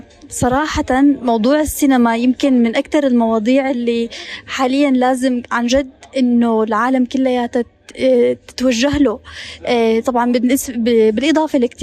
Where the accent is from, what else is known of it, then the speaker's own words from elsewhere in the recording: Syria; نحن كلنا كسوريين عنا هذا الصراع، أنا يعني بحكي عن حالي، أنا 14 سنة اللي عشتهم خلال الحرب هو نشأتي